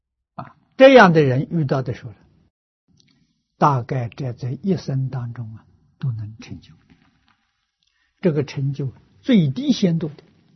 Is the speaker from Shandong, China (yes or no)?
no; Fujian, China; 这是我小时候在福建啊